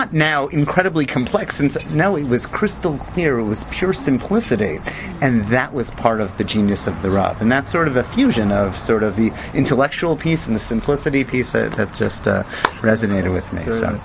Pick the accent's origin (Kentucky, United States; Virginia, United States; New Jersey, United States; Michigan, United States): Michigan, United States; Oak Park; I grew up in Oak Park, Michigan.